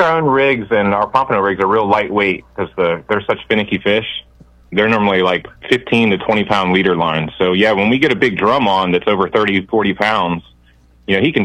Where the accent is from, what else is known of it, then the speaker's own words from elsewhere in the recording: Virginia, United States; So I'm from Northern Virginia, right in Fairfax County, just outside of the Washington, D.C. area.